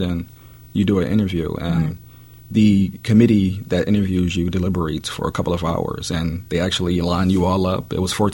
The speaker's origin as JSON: {"language": "English", "town": "Philadelphia", "region": "Pennsylvania", "country": "United States", "tie": "born or raised there", "said": "So although I grew up in North Philadelphia, born and raised, I attended school in the Roxborough section of the city at Shelton Elementary."}